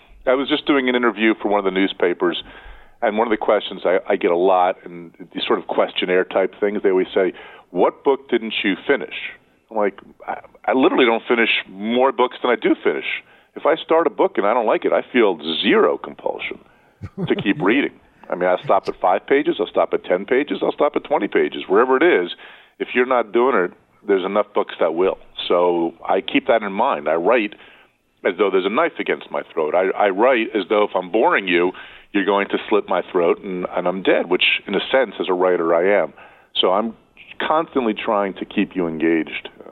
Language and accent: English; New Jersey, United States; my home state of New Jersey